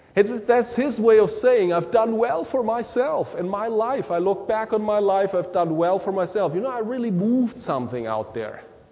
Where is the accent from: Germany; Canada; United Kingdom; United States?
Germany; Well, I have seen it when I grew up in Germany.